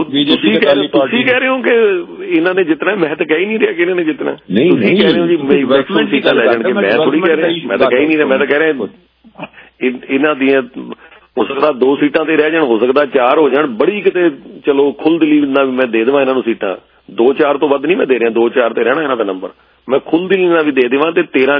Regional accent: Jalandhar, Punjab, India; also born or lived in Chandigarh; ਮੈਂ ਹੈਗਾ ਵੀ ਜਲੰਧਰ ਤੋਂ ਹਾਂ, ਕਿਉਂਕਿ ਉੱਥੇ ਜ਼ਿਆਦਾ ਉਮਰ ਮੈਂ ਉੱਥੇ ਬਿਤਾਈ ਹੈ ਜਲੰਧਰ, ਆਪਣਾ ਕਾਲਜ ਟਾਈਮ ਤੇ ਸਾਊਥ ਚਲੇ ਗਏ ਸੀ ਵੈਸੇ ਅਸੀਂ, ਬਟ ਸਕੂਲ ਟਾਈਮ ਉੱਥੇ ਬਿਤਾਇਆ, ਫਿਰ ਜੋਬ ਵੀ ਜਦੋਂ ਮੈਂ ਕੀਤੀ ਹੈ 5 ਸਾਲ ਜਲੰਧਰ ਹੀ ਰਹੇ ਹਾਂ।

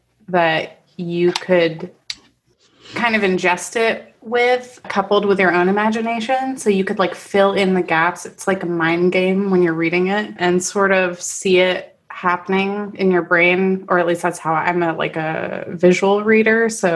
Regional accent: Florida, United States; it might just be because I grew up in Florida, so everybody listens to it all the time.

